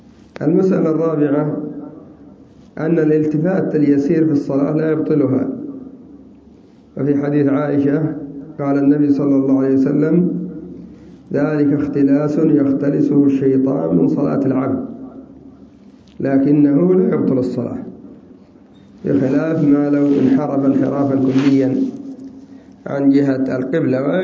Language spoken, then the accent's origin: Arabic; Sanaa, Amanat Al Asimah, Yemen; بل عندنا في صنعاء